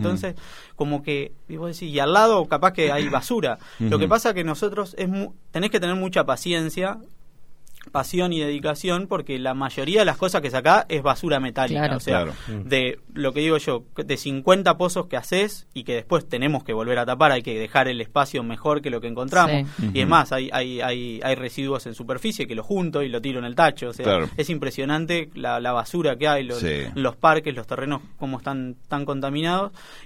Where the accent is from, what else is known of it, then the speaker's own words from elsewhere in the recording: Navarro, Buenos Aires Province, Argentina; yo soy de Navarro, provincia de Buenos Aires, me llevaban de chico con un detector analógico a campos.